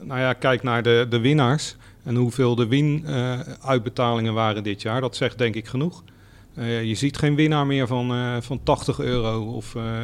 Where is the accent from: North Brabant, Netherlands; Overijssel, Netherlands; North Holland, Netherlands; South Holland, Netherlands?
South Holland, Netherlands; Leidschendam; Dus zeker die van Voorschoten, omdat ik kom uit Leidschendam.